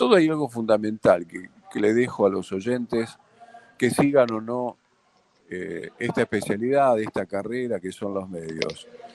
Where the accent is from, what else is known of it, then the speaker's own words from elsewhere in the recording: Argentina; porque somos los argentinos una clase social muy familiar y muy pasional.